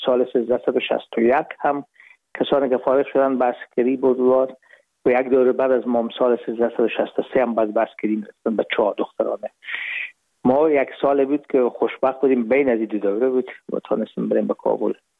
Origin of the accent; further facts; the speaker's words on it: Herat, Afghanistan; moved away as an adult; now in Hamburg, Germany; رفتیم از کابل به هرات و پیش که فاکولته رو پایان برسانیم یا دیپلم بگیریم از هرات از طریق زمینی داخل مرز ایران شدیم، از مرز ایران گذشتیم و داخل پاکستان و از پاکستان قاچقی آمدیم به آلمان. می شد سال 1369 که ما به هامبورگ رسیدیم که باشه 1990.